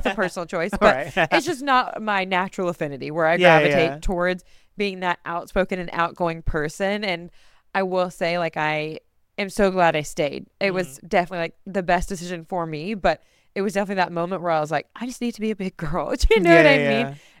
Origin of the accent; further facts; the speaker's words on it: Dallas, Texas, United States; Texas is a very specific culture. I grew up in Dallas, where it's like what you would think